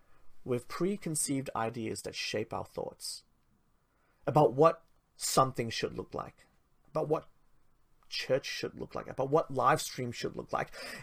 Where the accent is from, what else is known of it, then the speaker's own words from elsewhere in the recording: Malaysia; Now, I mentioned I'm Malaysian Chinese, and so was my friend.